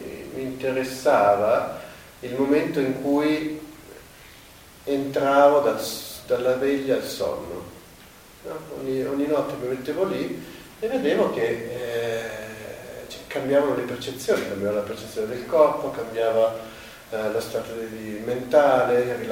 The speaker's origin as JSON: {"language": "Italian", "town": "Milan", "region": "Lombardy", "country": "Italy", "tie": "born there", "said": "abito a Milano, sono nato a Milano. E sono nato in una famiglia cristiano-cattolica con un'impronta praticante molto decisa."}